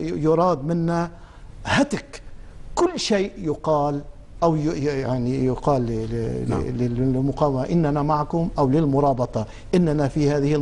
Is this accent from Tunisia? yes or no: no; Tripoli, North Governorate, Lebanon; أول شيء نحن معروفون في طرابلس منذ الثمانينات.